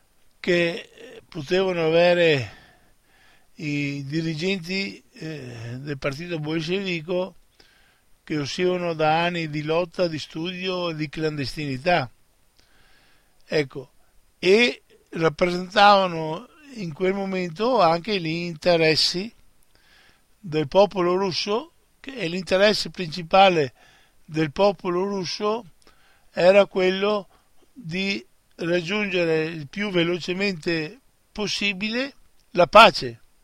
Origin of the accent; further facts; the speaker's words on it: Veneto, Italy; non parlo da Veneto, dico dell'Italia, della penisola italiana complessivamente